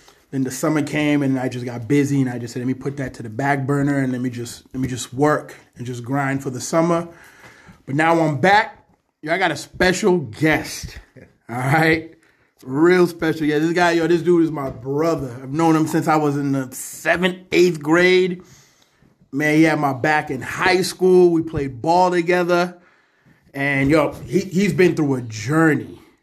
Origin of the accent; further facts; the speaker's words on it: New York, United States; New Yorker too.